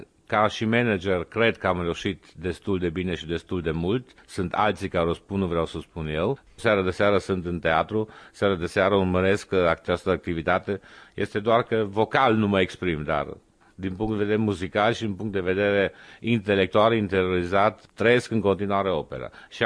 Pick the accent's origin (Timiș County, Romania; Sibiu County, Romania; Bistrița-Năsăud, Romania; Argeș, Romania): Timiș County, Romania; Timișoara; Am fost mândru că atunci la Revoluție s-a pronunțat pe buzele fiecare orașul Timișoara. Mie mi-au scris în ziarul tenor de Timișoara.